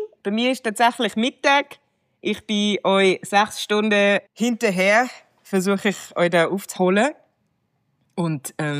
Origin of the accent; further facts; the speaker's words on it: Zurich, Switzerland; Ich habe dann schon kurz, er hat dann gefragt, wo ich herkomme. Und ich habe unter all diesen möglichen Antworten habe ich gesagt, Zurich, Switzerland.